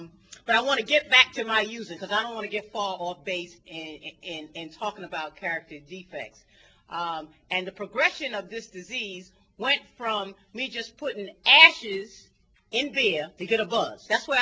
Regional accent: Harlem, New York, United States; I was raised in Harlem. I came from the era of wanting to be down

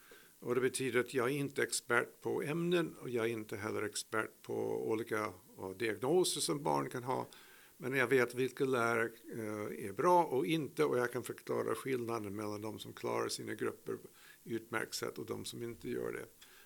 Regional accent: United States; Swedish is a second language; now in Sweden; Ja, som ni hör, jag har en liten brytning. Jag kommer ursprungligen från USA. Och men bott här hela mitt vuxna liv i över 50 år.

